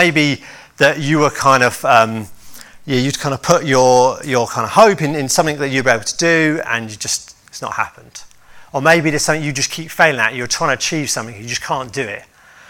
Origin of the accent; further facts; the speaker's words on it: United Kingdom; Now, I don't know, I'm British, I'm not used to all the heat